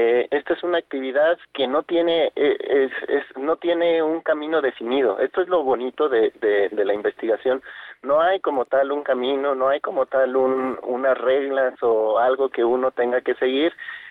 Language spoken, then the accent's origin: Spanish; Morelia, Michoacán, Mexico; yo soy de Morelia, una ciudad muy bonita. Yo estudié aquí mi educación básica en escuelas públicas.